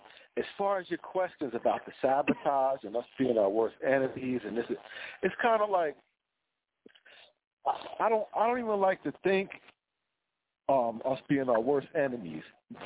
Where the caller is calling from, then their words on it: New Jersey, United States; I'm calling from the South Jersey area.